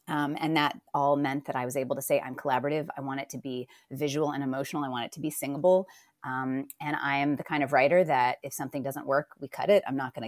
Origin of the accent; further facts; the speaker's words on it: Decatur, Georgia, United States; I grew up outside of Atlanta in a small town called Decatur, Georgia.